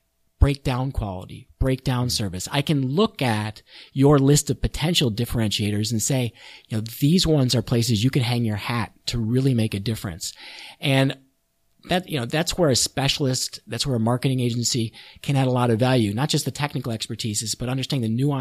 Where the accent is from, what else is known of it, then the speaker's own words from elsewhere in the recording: Buffalo, New York, United States; We're from Buffalo, New York. So we're not in a market where we're the hot up and coming place to be.